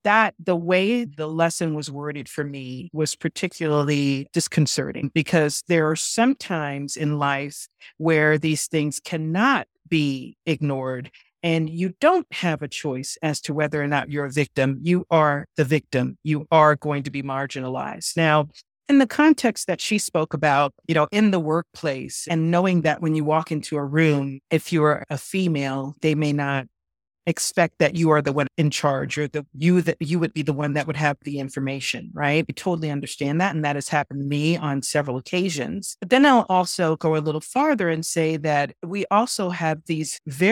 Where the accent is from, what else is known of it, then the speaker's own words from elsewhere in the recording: New York City, New York, United States; I grew up in the Bronx in New York, and viewers and listeners, if you've not noticed, I am a woman of African American descent.